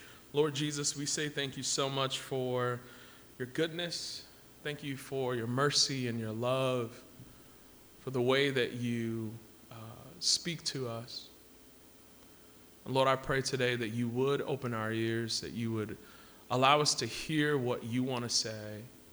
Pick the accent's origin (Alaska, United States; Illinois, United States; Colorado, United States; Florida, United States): Illinois, United States; Chicago; also born or lived in Atlanta, United States / Columbus, United States; So I grew up in Chicago, actually, and moved to Atlanta, and then moved back to Chicago, then moved to Columbus